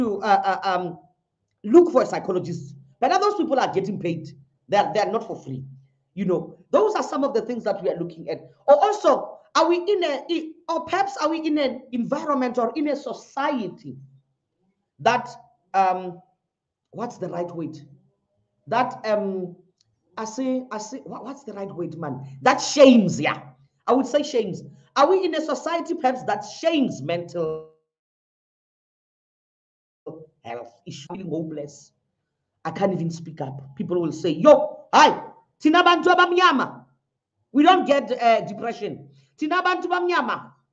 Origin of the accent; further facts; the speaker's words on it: South Africa; are we as South Africans perhaps in a culture of, have we learned helplessness?